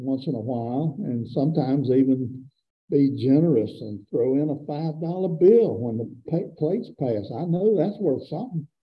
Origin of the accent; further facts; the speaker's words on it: United States; I mean, I'm American. That's one thing going for me, or it used to be.